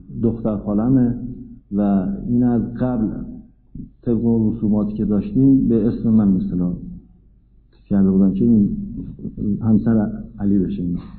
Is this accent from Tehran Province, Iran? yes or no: yes; Tehran, Tehran Province, Iran; دارای دو برادر و چهار خواهر هستم و در یک خانواده متوسطم به دنیا اومدم، در میدان شوش تهران محله باقادری و تا کلاس 8 ابتدایی هم درس خوندم.